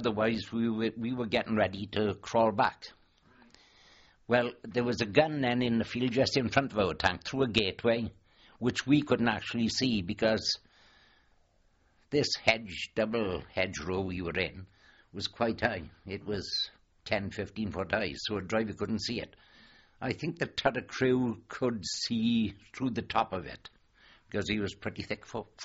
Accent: United Kingdom; I said, for Christ's sake, don't shoot. I said, I'm British.

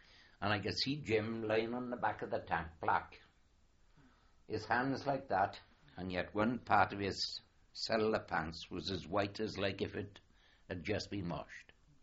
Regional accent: United Kingdom; I said, for Christ's sake, don't shoot. I said, I'm British.

